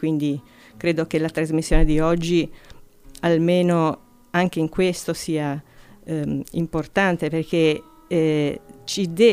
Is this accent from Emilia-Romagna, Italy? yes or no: no; Genoa, Liguria, Italy; born there; io sono nata a Genova. Mm. Sono nata a Genova, così come le mie sorelle. Mio papà era genovese, la mia mamma è friulana.